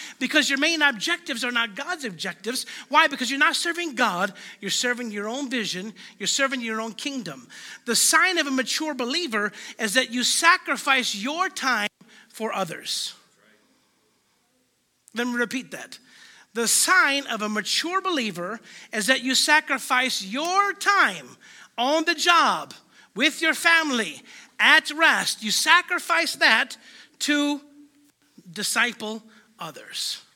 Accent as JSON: {"language": "English", "town": "Chicago", "region": "Illinois", "country": "United States", "said": "we're from Illinois, we're from Chicago"}